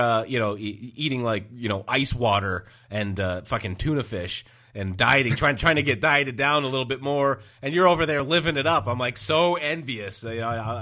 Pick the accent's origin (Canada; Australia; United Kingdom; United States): Canada; I'm Canadian, so I don't like – naturally, I don't like guns.